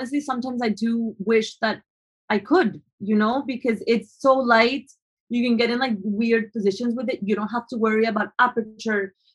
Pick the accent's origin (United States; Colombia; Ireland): Colombia; because I am white passing, even though I'm Colombian. I was born and raised in Colombia.